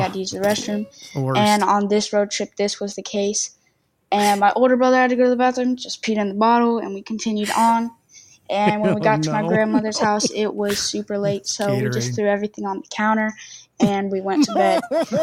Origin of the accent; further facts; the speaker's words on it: Virginia, United States; I'm from Virginia, and this is a story about a road trip that we took to our grandmother's.